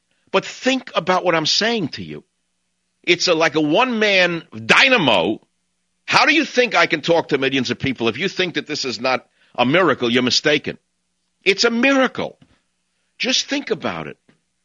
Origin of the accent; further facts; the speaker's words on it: Bronx, New York, United States; And I didn't know, you know, a kid in the Bronx, what's Hermosa Beach? The names from Los Angeles to a kid from New York were very exotic.